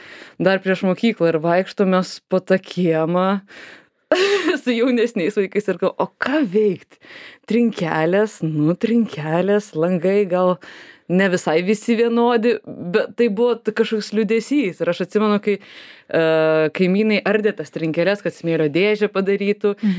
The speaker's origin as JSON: {"language": "Lithuanian", "town": "Vilnius", "region": "Vilnius County", "country": "Lithuania", "tie": "born or raised there", "said": "mano sąmoningi Vilniaus metai jau ten prieš mokyklą ir mokykla buvo Stiklių gatvėj"}